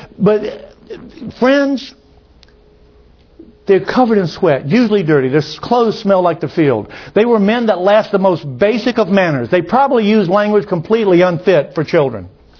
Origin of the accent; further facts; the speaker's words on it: Mississippi, United States; As a matter of fact, we had a saying when I was growing up in Mississippi, you smell like an old polecat.